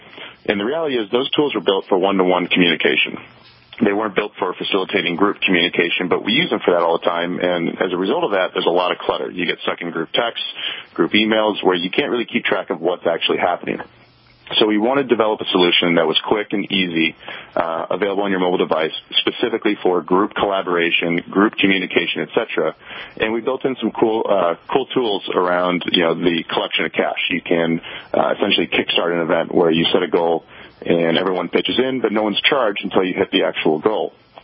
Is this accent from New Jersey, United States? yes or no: no; Des Moines, Iowa, United States; born there; now in Colorado, United States; I was born in Des Moines, Iowa, and I ended up going to school in Vermont